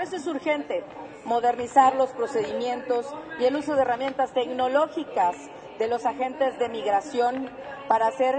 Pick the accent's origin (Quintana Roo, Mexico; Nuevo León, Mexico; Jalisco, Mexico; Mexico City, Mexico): Quintana Roo, Mexico; Chetumal; tan solo en Chetumal, Quintana Roo, de donde soy originaria